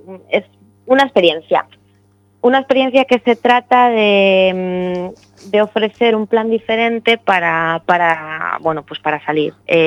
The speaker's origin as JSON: {"language": "Spanish", "town": "O Grove", "region": "Galicia", "country": "Spain", "said": "yo soy del Grove, entonces en veranito aquí hay mucho ambiente y se está muy bien"}